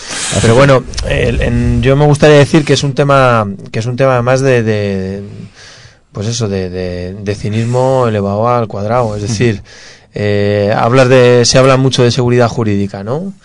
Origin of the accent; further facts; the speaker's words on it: Madrid, Community of Madrid, Spain; yo sin ser arquitecto ni nada, pero vamos, siendo madrileño